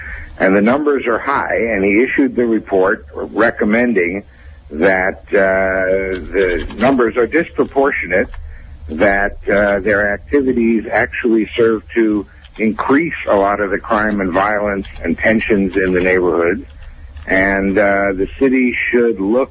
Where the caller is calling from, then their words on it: Syracuse, New York, United States; I'm talking from Syracuse, New York, and Syracuse, New York is a test market, has been for years.